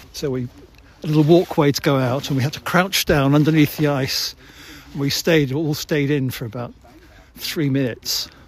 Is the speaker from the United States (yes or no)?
no; England, United Kingdom; now in Berlin, Germany; We're from England, but we live in Berlin. We've been living in Berlin for 3 years.